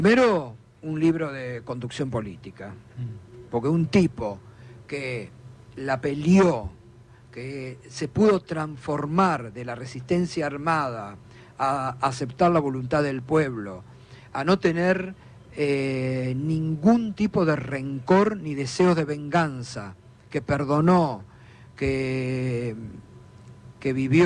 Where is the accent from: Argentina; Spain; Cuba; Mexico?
Argentina; esto demuestra lo que somos los argentinos